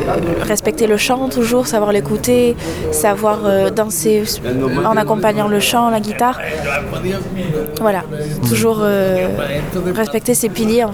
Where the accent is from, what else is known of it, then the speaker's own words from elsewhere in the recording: Marseille, Provence-Alpes-Côte d'Azur, France; born there; Alors moi je suis née à Marseille